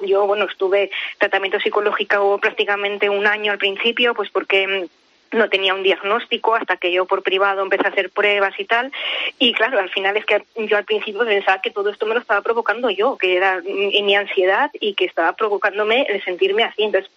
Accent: Zaragoza, Aragon, Spain; A ver, soy de Zaragoza, soy maña, soy cabezona

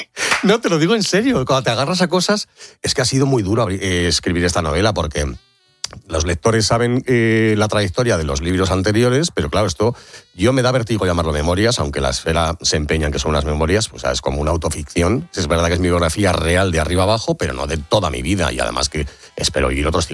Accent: Madrid, Community of Madrid, Spain; also born or lived in Sabiñánigo; me he tenido que ir primero a Pirineos, que era mi infancia, aunque yo soy madrileño, pero madre aragonesa. Todos nuestros recuerdos de colegio, de amigos, de vacaciones están en el Pirineo Aragonés, en un pueblo de montaña, en Sabiñánigo.

